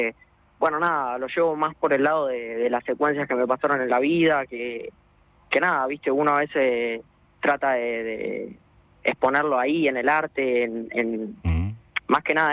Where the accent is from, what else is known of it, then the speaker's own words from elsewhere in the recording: Los Hornos, Buenos Aires Province, Argentina; Sí, yo me crié en Los Hornos.